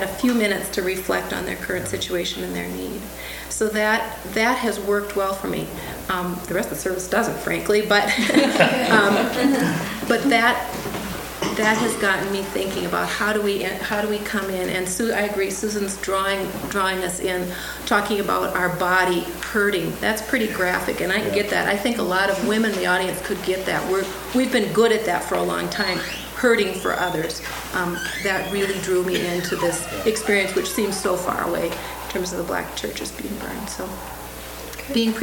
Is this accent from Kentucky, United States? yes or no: no; White Bear Lake, Minnesota, United States; now in Port Angeles, United States; Angeles, Washington now, as of the last 5 years, originally from White Bear Lake, Minnesota.